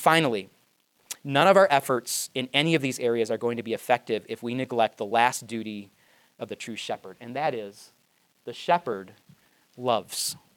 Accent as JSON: {"language": "English", "region": "Michigan", "country": "United States"}